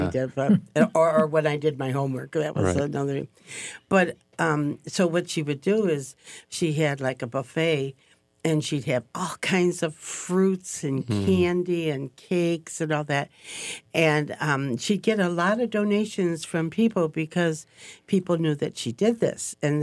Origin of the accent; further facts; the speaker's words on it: Detroit, Michigan, United States; because I'm from Detroit, Michigan